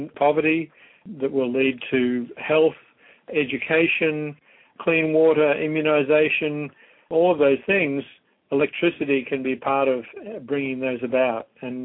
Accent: Australia; moved away as an adult; I am from Australia. Well, when

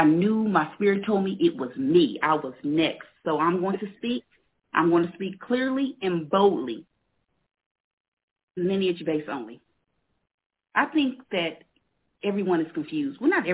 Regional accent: Kansas City, Missouri, United States; I'm from Kansas City, Missouri. My lineage is here.

